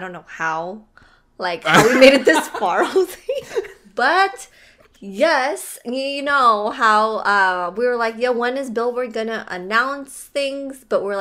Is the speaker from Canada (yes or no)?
no; Philippines; if you guys don't know yet, I am Filipino